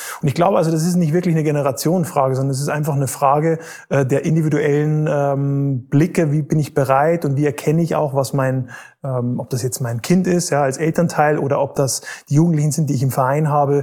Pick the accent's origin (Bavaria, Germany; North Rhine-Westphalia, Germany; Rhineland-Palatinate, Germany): Bavaria, Germany; ich bin eigentlich in Bayern aufgewachsen, habe da meinen Leistungssport angefangen